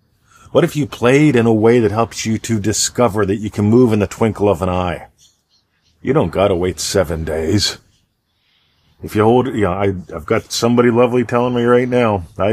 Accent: Pennsylvania, United States; back in the old country, I grew up in Pennsylvania, and the worst driving conditions were something called black ice.

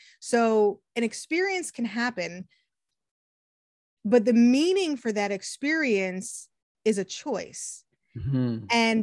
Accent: New England, United States; now in California, United States; I come from New England. I was born in, grew up in New England, right? When I moved to California with my husband

